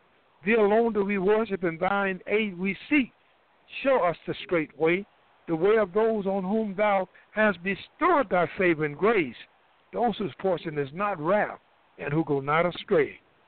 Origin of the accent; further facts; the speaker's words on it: United States; born there; and we are, our language is English anyway. We was born here in America.